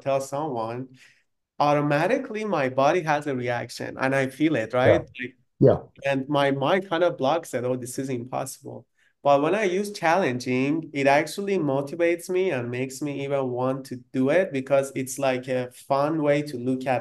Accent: Iran; first language Farsi; English is a second language; Farsi is my native language

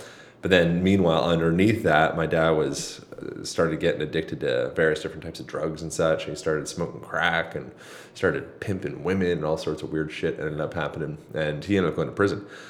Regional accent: Lancaster, Pennsylvania, United States; Amish country, Lancaster, Pennsylvania.

